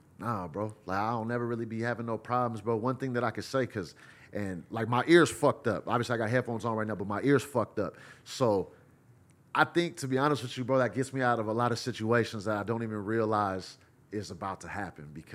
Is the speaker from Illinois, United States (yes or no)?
no; California, United States; I'm from the Bay Area. I'm from where I'm from.